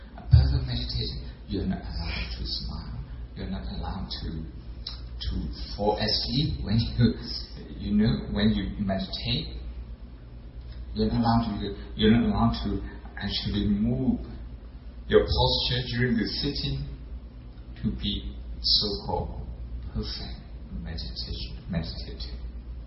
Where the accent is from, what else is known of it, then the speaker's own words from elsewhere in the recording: Oxford, South East England, United Kingdom; I understand your stress. I come from Oxford.